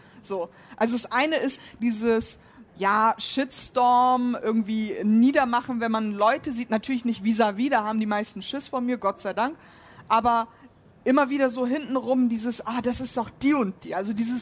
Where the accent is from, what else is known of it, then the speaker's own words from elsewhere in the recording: Germany; weil ich bin Deutsche und ich lebe hier.